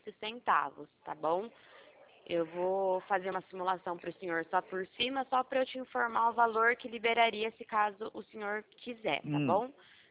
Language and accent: Portuguese; Pirassununga, São Paulo, Brazil; Eu sou de Pirassununga.